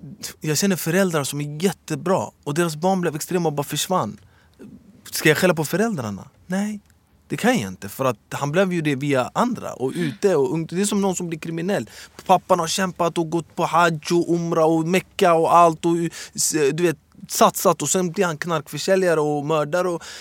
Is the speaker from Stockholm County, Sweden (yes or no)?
yes; Stockholm, Stockholm County, Sweden; Men annars jag brukar vara mycket i Stockholm. Speciellt Husby, där jag är uppvuxen.